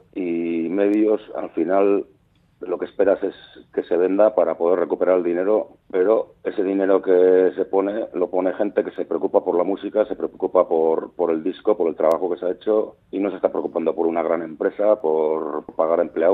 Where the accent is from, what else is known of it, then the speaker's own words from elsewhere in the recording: Navarre, Spain; Yo, como soy navarro, pues intento cantar mis letras en navarro, en euskera navarro, uh-huh. O el de mi zona, por lo menos